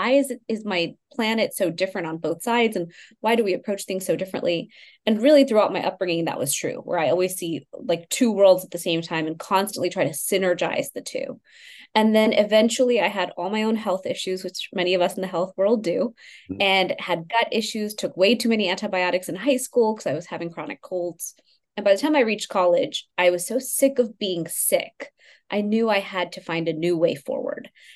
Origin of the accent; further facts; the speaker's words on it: Houston, Texas, United States; So I grew up in Houston, Texas, to an immigrant family, a regular Indian girl, and definitely had this experience of living in two worlds.